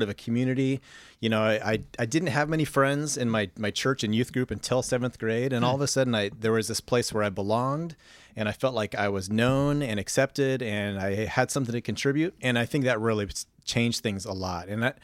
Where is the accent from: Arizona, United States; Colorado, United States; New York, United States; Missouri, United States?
Colorado, United States; Boulder; also born or lived in San Jose, California; I spent most of my growing up years just outside of Boulder, Colorado.